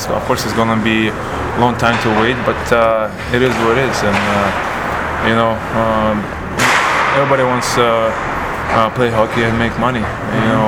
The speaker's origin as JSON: {"language": "English", "country": "Russia", "tie": "born or raised there", "second_language": "English", "said": "Well, of course I'm thinking about it because, you know, my hometown have teams, and my Russian Federation have a league"}